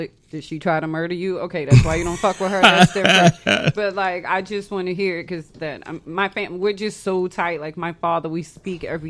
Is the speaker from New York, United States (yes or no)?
yes; New York, United States; also born or lived in Oklahoma / Florida; I'm from New York, but I lived in Oklahoma. And then I lived in Florida.